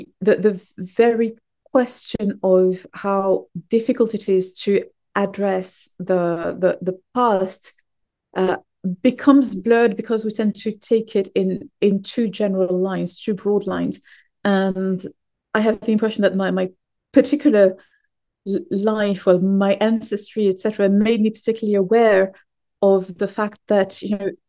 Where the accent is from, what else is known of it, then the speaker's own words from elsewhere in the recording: Morocco; moved away as an adult; also born or lived in France; now in Oxford, United Kingdom; I come from Morocco. That would be the simple answer. I was born and raised there. I studied in France and moved to Britain, more particularly Oxford, some 8 years ago for work.